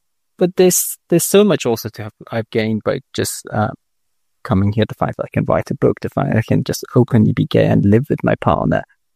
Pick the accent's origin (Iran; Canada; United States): Iran; I do kind of a little bit feel like it was because I grew up in Iran.